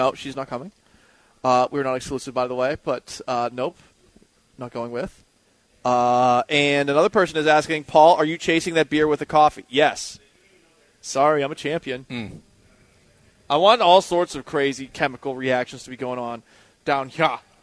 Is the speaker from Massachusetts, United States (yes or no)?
yes; Massachusetts, United States; now in Houston, United States; my mom and her really close friends that were our neighbors when we were growing up in Massachusetts.